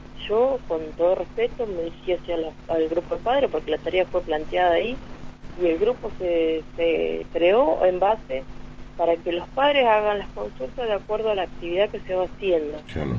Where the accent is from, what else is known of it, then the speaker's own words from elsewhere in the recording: Alto Río Senguer, Chubut, Argentina; now in Sarmiento, Argentina; Soy nacida y criada en Senger, y toda la gente conoce a mi familia, conoce a mi padre, mi madre, conoce nuestra comunidad y toda la historia de mi familia. Al venir acá a Sarmiento